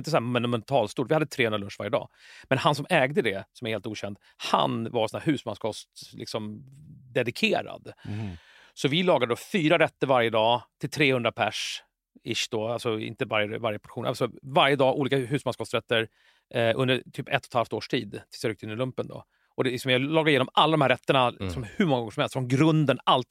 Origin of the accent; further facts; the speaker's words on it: Jakobsberg, Stockholm County, Sweden; jag är uppvuxen i Jakan i Jakobsberg.